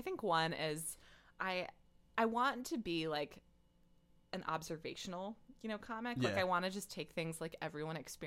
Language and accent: English; Farmers Branch, Texas, United States; growing up in Farmers Branch, Texas.